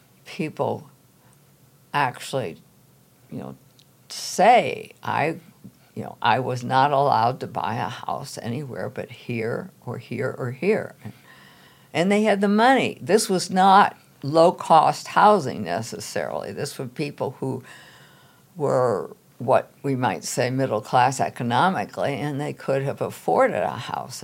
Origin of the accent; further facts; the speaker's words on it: Rockford, Illinois, United States; I'm sure where I grew up in Rockford, Illinois, there was no blacks were able to sit anywhere in the theater.